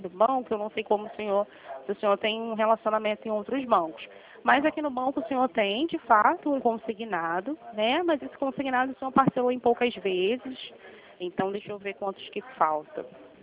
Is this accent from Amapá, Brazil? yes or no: no; Rio de Janeiro, Brazil; eu sou do Rio